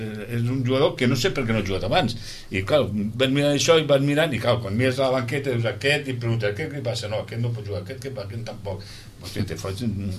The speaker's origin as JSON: {"language": "Catalan", "town": "Roquetes", "region": "Catalonia", "country": "Spain", "said": "marxo a les Roquetes, que és el meu poble i no tinc que desplaçar-me."}